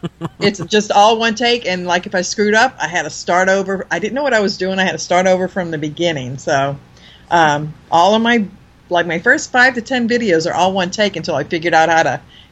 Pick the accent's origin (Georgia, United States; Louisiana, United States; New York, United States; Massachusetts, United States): Louisiana, United States; I'm from Louisiana. Most of my family is Republican